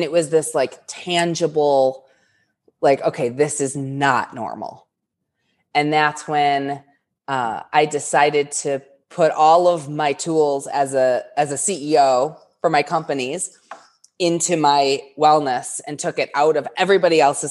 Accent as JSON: {"language": "English", "town": "Detroit", "region": "Michigan", "country": "United States", "tie": "born or raised there", "said": "But so I grew up in the Detroit area and in a suburb of Detroit"}